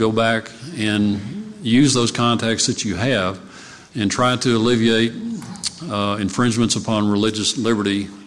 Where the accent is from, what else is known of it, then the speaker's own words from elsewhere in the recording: Waco, Texas, United States; I'm from Waco, Texas, home of Baylor University, and in Waco, there are more Baptists than people, I promise you.